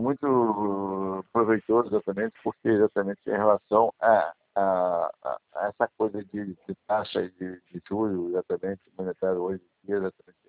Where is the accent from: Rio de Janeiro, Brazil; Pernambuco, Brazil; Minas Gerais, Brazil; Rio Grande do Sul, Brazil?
Rio de Janeiro, Brazil; Maricá; also born or lived in Espírito Santo / Bahia / Brasília; Eu sou de Maricá, então eu fiquei muito tempo no Espírito Santo, Bahia, eu trabalhei muito tempo também em Brasília. Então, depois eu vim trabalhar no Rio, voltei pro Rio, depois eu me aposentei e vim para Maricá de novo.